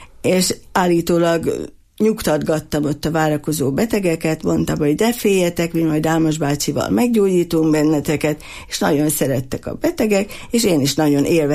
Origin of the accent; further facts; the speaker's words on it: Szikszó, Borsod-Abaúj-Zemplén, Hungary; born there; also born or lived in Miskolc; Tehát így születtem én Miskolcról Szikszón.